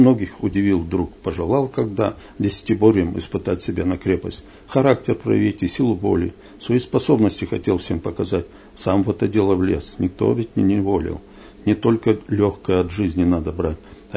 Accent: Nitsinskoye, Sverdlovsk Oblast, Russia; now in Kopeysk, Russia; Это село Ницинское, Слободотуринский район, Свердловской области.

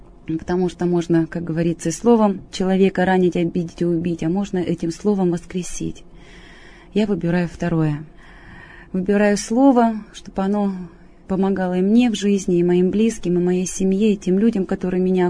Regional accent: Kerch, Crimea, Ukraine; в моем родном городе, город Керчь

